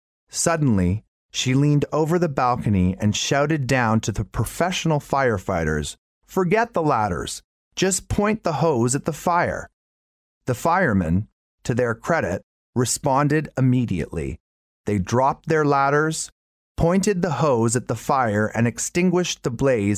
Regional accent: Wisconsin, United States; Growing up in Wisconsin, I never knew anyone in the movie business.

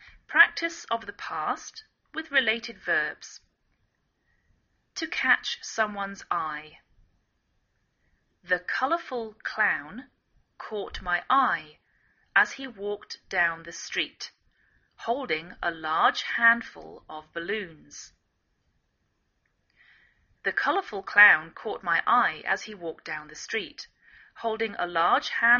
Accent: England, United Kingdom; now in United States

